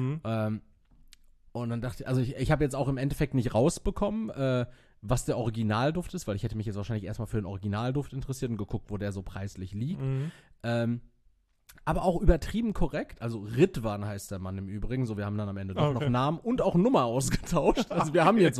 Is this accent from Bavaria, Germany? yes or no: no; Castrop-Rauxel, North Rhine-Westphalia, Germany; ich bin hier halt zugezogen, so. Also, ich komme halt gewöhnlich irgendwie aus Kastrop